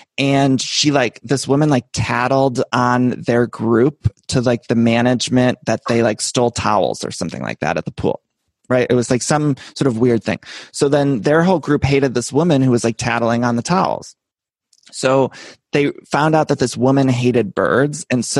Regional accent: Solon, Ohio, United States; It's like outside of Cleveland. It's Solon, Ohio.

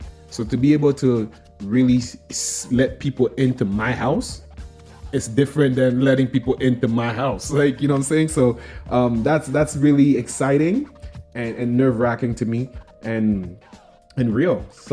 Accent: Toronto, Ontario, Canada; And I got dreads. So what? I'm from Toronto. Allow me.

